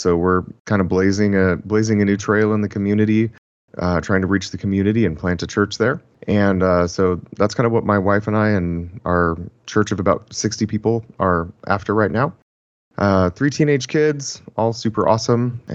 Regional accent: California, United States; So I'm from Southern California

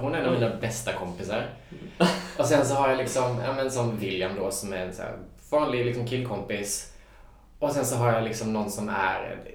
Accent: Värnamo, Jönköping County, Sweden; moved away as an adult; jag har inte varit hemma i Värnamo mer än en gång sedan jag flyttade för ett år sedan.

